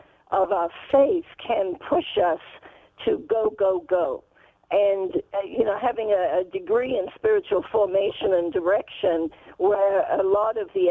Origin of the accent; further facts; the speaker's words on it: United Kingdom; moved away as an adult; now in United States; being British, which I am, I don't have much accent left, but I think I was raised in a very different culture with a very different mindset, plus my own personal story of coming to America at 22